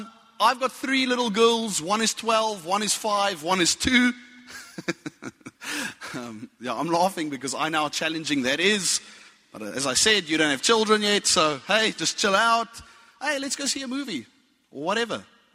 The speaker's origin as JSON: {"language": "English", "town": "Strand", "region": "Western Cape", "country": "South Africa", "said": "I come from the Strand."}